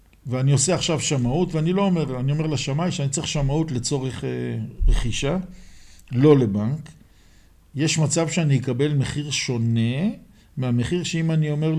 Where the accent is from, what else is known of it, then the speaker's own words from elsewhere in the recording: Jerusalem, Jerusalem District, Israel; אנחנו ירושלמים, כמו תל אביבים, רוצים לנסוע בעיר